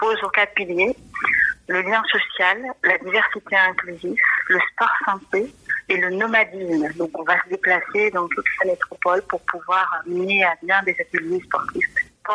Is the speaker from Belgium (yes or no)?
no; Brazil; now in France; Je viens du Brésil et le sport a fait partie de toute ma vie. Je suis née en dictature militaire.